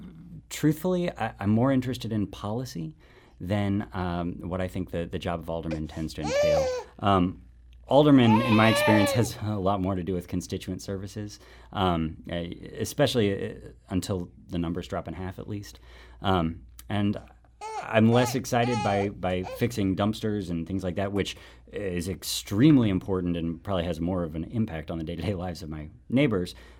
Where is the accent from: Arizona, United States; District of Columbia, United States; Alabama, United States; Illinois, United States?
District of Columbia, United States; Washington; I'm born and raised in Shaw, so that's really the part of the district I know the best. That's my home. Grew up on 4200 block of Russell. My whole family still lives there.